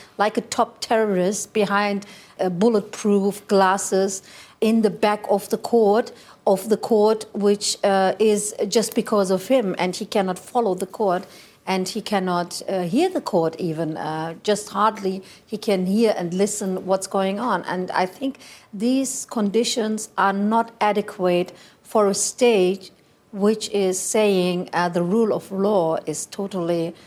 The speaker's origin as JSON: {"language": "English", "country": "Germany", "said": "It's not just me as a German member of the parliament with some other Germans."}